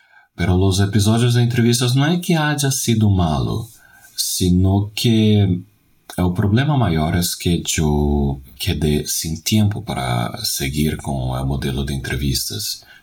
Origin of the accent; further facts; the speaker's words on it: Belém, Pará, Brazil; un grupo de usuarios llamados Tasafo, que es de mi ciudad natal, Belén.